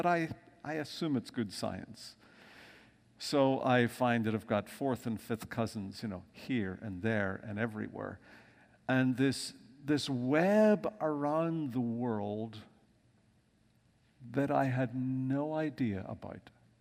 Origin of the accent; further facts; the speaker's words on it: Belfast, Northern Ireland, United Kingdom; now in United States; I'm from Northern Ireland, born in the city of Belfast. If you know anything of the politics of Ireland and Northern Ireland, a fairly troubled place, and that's part of my history.